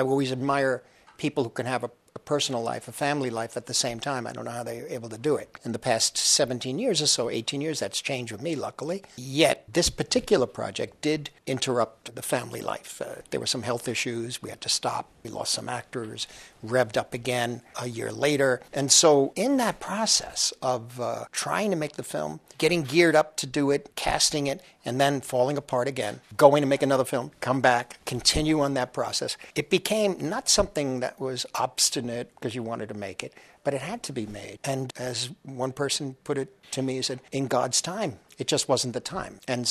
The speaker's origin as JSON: {"language": "English", "region": "New York", "country": "United States", "said": "For me, as a New Yorker, to be stuck in this mud"}